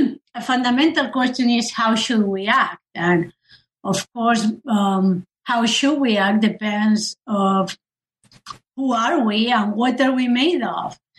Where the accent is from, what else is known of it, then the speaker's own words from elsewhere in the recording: Spain; I come from Spain.